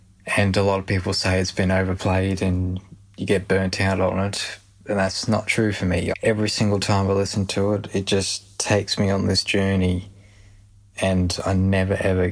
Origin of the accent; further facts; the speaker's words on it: New South Wales, Australia; I'm from New South Wales, Australia.